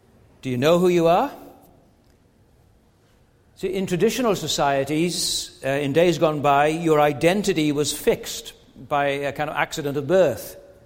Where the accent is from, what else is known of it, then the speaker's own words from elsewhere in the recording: Wales, United Kingdom; I'm Welsh, so I can say this.